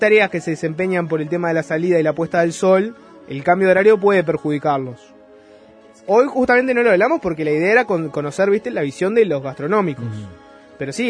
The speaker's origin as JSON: {"language": "Spanish", "country": "Uruguay", "said": "a la gente del campo nos perjudica también el cambio de horario. Miren que somos uruguayos también"}